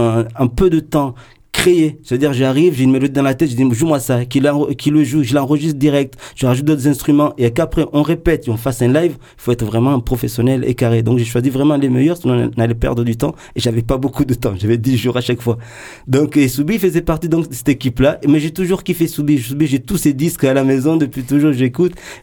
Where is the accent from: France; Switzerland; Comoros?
Comoros; born there; moved away; Je viens de plusieurs cultures. Je suis né aux Comores, dans une culture africaine et océan indienne.